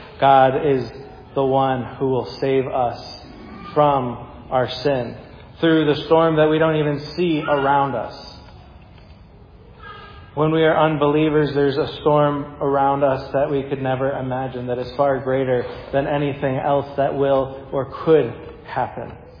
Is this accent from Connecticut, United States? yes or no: yes; Connecticut, United States; I grew up in Connecticut.